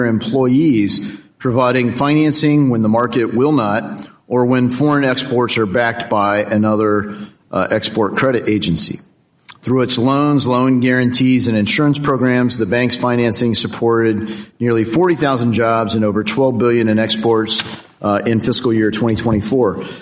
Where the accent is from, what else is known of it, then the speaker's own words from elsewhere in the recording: Ohio, United States; the $1.4 billion letter of interest for Graphite One in my home state of Ohio.